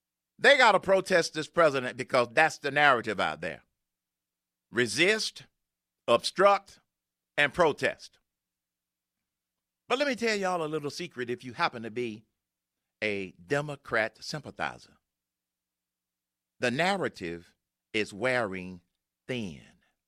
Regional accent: Georgia, United States; One, I was raised in Georgia. Two, I live here in Georgia now.

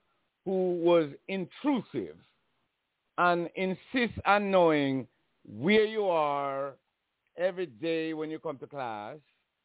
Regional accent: Jamaica; if you grow up in Jamaica like me and go to church

